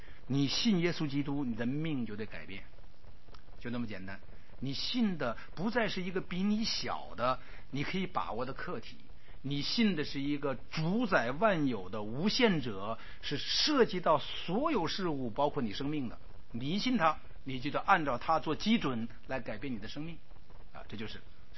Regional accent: China; 我们中国人是对主的这个印象是很淡漠

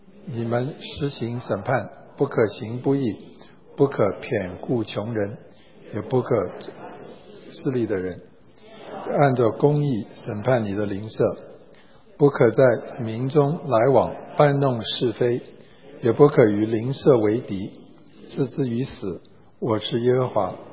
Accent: China; now in United States; 我们是从中国移民到美国

